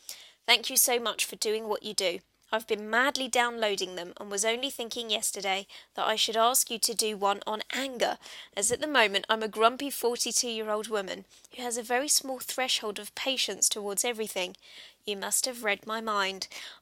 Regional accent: United States; but hey, I'm from the States.

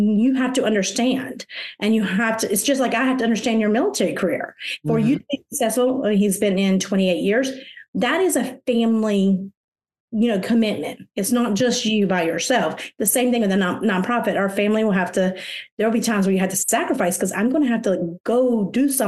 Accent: South Carolina, United States; And we found out that we got orders to South Carolina. This is my home state.

